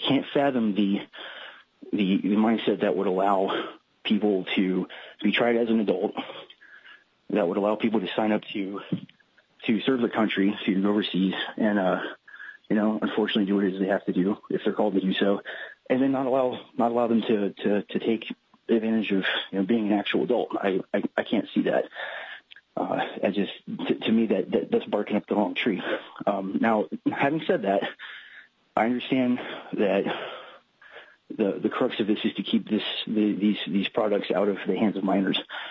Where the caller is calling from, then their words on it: Fairbanks, Alaska, United States; I'm calling from Fairbanks, Alaska.